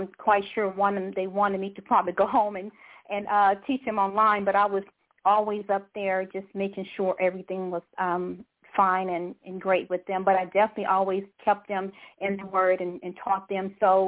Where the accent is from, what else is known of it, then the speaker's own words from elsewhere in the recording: Texas, United States; I'm from Texas.